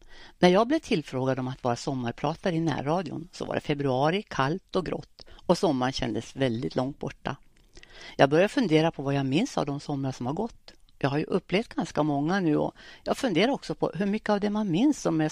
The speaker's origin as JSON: {"language": "Swedish", "town": "Husum", "region": "Västernorrland County", "country": "Sweden", "tie": "born or raised there", "lives_now": "Örnsköldsvik, Sweden", "said": "men familjen bytte namn 1970. Jag är född och uppvuxen i Husum och bor nu i Övik i Brösta tillsammans med min man"}